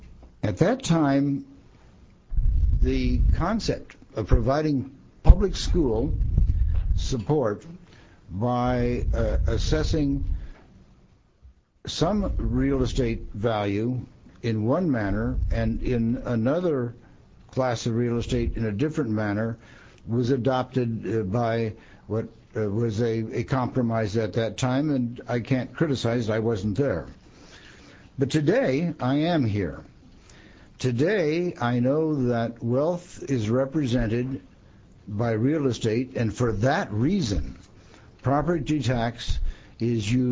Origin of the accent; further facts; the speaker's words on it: Rapid City, South Dakota, United States; I'm from Pennington County in the beautiful Black Hills, District 32, the eastern half of one of the finest cities in the nation, Rapid City, South Dakota.